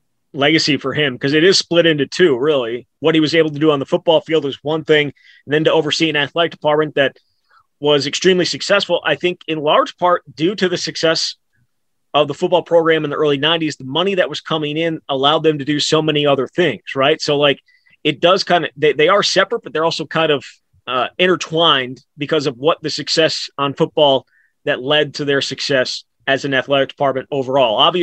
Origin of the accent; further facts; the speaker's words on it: Wisconsin, United States; I grew up in Wisconsin, going to Wisconsin football games.